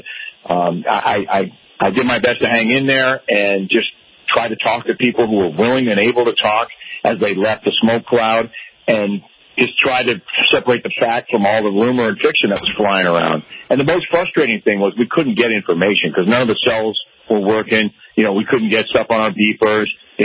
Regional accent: East Coast, United States; And even though I grew up on the East Coast and drove in rain all the time, I didn't realize that out here on the West Coast

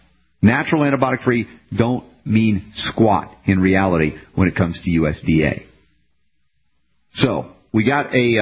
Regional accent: United States; That was me growing up in America.

